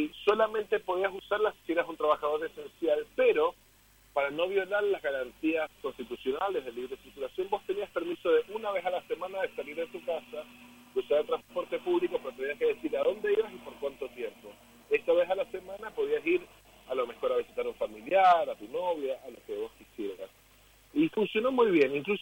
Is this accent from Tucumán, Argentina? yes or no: yes; Tucumán, Argentina; moved away as an adult; acá desde hace 6 años. Vine por una invitación de trabajo el día que me recibí de abogado. Yo soy tucumano. Y el día que me recibí vine acá a vivir